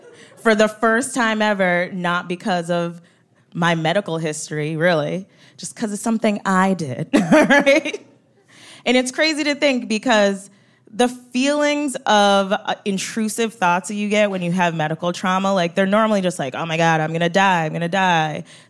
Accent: Nigeria; I'm Nigerian too.

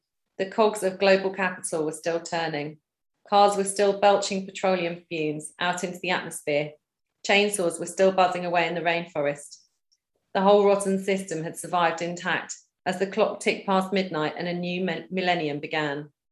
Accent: London, United Kingdom; moved away as an adult; now in Brighton, United Kingdom; I came from London. I left London about 6 or 7 years ago now.

